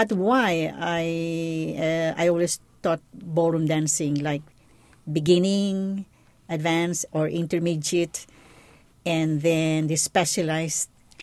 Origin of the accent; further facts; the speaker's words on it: Philippines; now in United States; I come from the Philippines. I come from a big family. I am the second to the oldest.